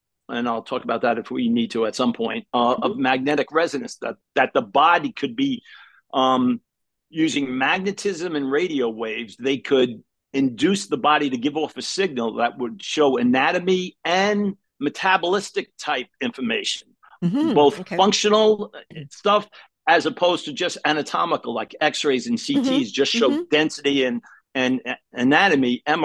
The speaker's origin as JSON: {"language": "English", "town": "Brooklyn", "region": "New York", "country": "United States", "tie": "born or raised there", "also_born_or_lived": "Macon, Georgia / Raleigh, North Carolina", "lives_now": "Pomona Park, United States", "said": "I currently live in Pomona Park, Florida. I'm born and raised in New York."}